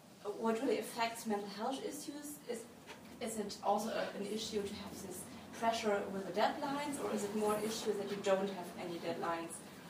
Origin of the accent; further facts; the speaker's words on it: Germany; English is a second language; Because I come from I'm from Germany and I'm doing my PhD in Germany